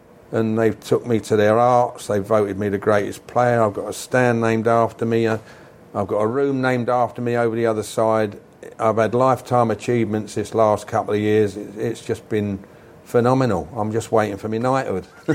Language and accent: English; Sheffield, Yorkshire and the Humber, United Kingdom; So I'm away from Sheffield for 7-8 years. And then I come back in 86 for a testimonial that they were giving me, because I was back home with my mum.